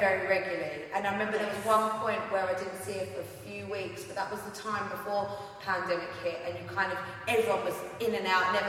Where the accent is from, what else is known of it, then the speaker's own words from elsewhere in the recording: Ilford, London, United Kingdom; Yeah, Ilford. Yeah, yeah.